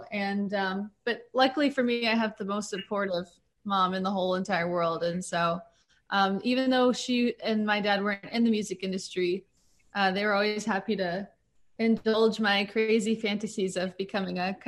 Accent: Pensacola Beach, Florida, United States; And I grew up in Pensacola Beach, Florida, where they really didn't have a lot of, they had no like music in our schools or anything like that.

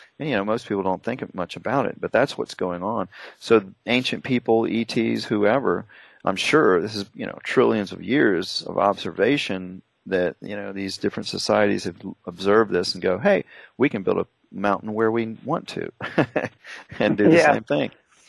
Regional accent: New Smyrna Beach, Florida, United States; that ley line comes right through my hometown here in New Smyrna Beach.

